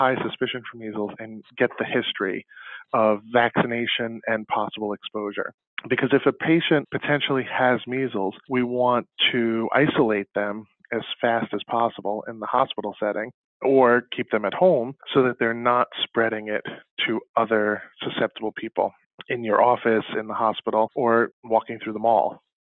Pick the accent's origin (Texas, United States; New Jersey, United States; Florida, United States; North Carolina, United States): New Jersey, United States; I'm from New Jersey, so we've been dealing with a lot of cases between New York and New Jersey.